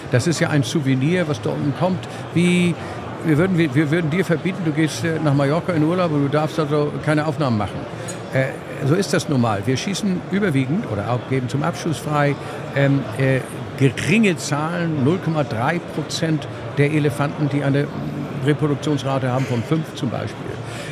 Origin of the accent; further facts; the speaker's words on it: Hamburg, Germany; ich komme aus Hamburg, wird man wahrscheinlich auch hören, darf man auch. Hamburger Kaufmann, Hamburger Schifffahrtskaufmann